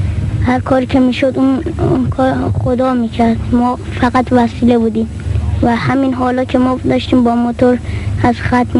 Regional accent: Isfahan, Iran; اعزامی از اصفهان هستم که 14 سالمه

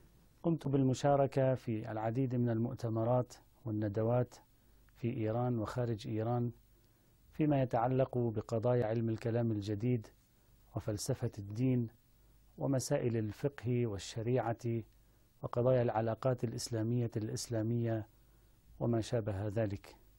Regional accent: Tyre, South Governorate, Lebanon; من مواليد مدينة صور في جنوب لبنان. أنهيت دراستي الابتدائية والمتوسطة في مدارس هذه المدينة، ثم انتقلت إلى الدراسة الحوزوية في المدرسة الدينية في مدينة صور

